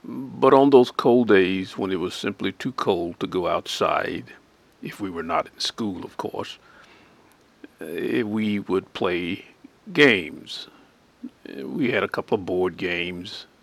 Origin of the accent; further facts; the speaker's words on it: Arkansas, United States; Growing up in Arkansas, in the country, 65 plus years ago